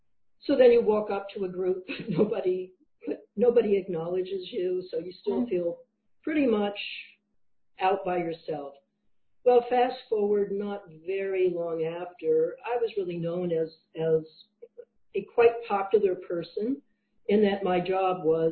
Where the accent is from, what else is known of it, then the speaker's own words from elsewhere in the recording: New Jersey, United States; But as wonderful as growing up in the Shore area of New Jersey was, it was also a time of social unrest, a time of really great prejudice, and it often hit close to home.